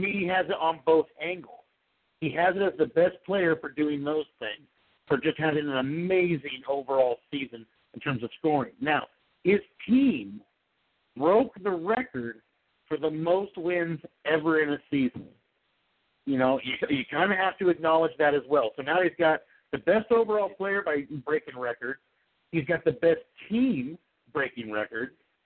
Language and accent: English; California, United States; I go with San Jose just because I'm from California, so yeah. I have no problem watching the hometown team do a little something.